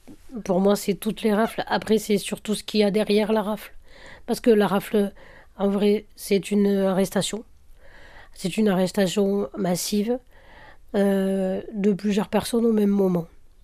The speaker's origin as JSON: {"language": "French", "region": "Occitanie", "country": "France", "said": "quand moi je dis je viens de l'Aveyron en Bretagne, on me dit « Ah ben, vous êtes presque comme nous »"}